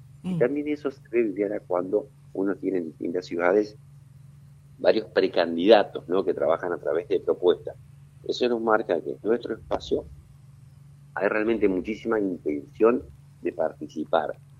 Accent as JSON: {"language": "Spanish", "country": "Argentina", "said": "Forma parte, ¿no?, de lo que somos los argentinos."}